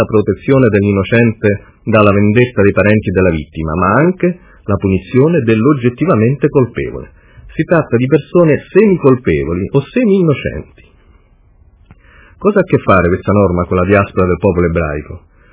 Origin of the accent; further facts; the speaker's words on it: Rome, Lazio, Italy; moved away as an adult; essendo io appena arrivato a decine di migliaia di chilometri di distanza dalla mia città natale, Roma